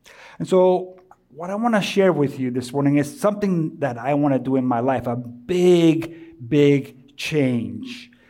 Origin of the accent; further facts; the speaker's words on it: Colombia; now in United States; Now, growing up in Colombia, the New Year's celebrations were very different than they are here.